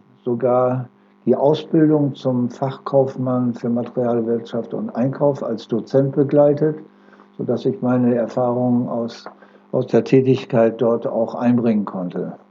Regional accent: Oldenburg, Lower Saxony, Germany; born there; now in Delmenhorst, Germany; Ich bin geboren in Oldenburg 1938. Und mich hat es dann verschlagen von Oldenburg in den Bereich nach Delmenhorst

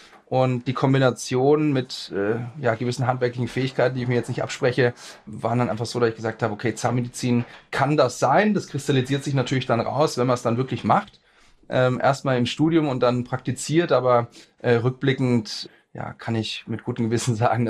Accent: Erlangen, Bavaria, Germany; now in Nuremberg, Germany; bin geboren in Erlangen, bin dort zur Schule gegangen, habe da auch studiert.

